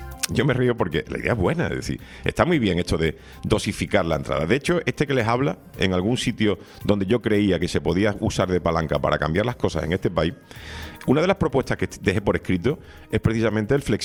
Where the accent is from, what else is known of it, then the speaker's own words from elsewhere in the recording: Spain; una mujer cuya biografía deberíamos de por lo menos conocer como españoles